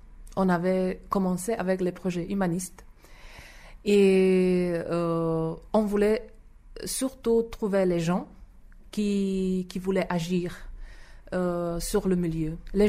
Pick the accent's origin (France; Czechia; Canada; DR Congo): Czechia; quand ils ont su que nous venons de la République tchèque